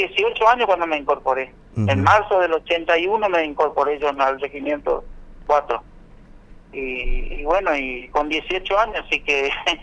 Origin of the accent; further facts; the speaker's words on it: Monte Caseros, Corrientes, Argentina; now in Santo Tomé, Argentina; yo estoy acá en Santo Tomé, yo no soy de acá, pero ya hace muchos años que vivo acá, así que soy de Monte Casero, pero ya tengo toda mi familia acá, así que ya soy un santotomeño más.